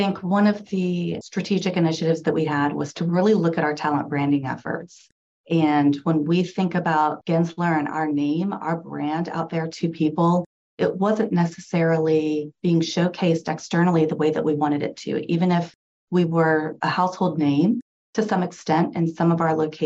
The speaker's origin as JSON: {"language": "English", "town": "Kansas City", "region": "Missouri", "country": "United States", "tie": "born or raised there", "said": "I grew up in Kansas City"}